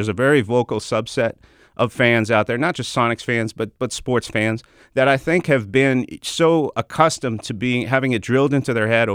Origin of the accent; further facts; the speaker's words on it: Montreal, Quebec, Canada; Well, I grew up in Montreal where they built the biggest